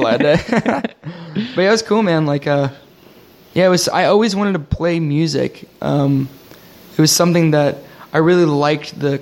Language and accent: English; Connecticut, United States; I was born in Connecticut, but I moved around a little bit when I was younger, came back in third grade.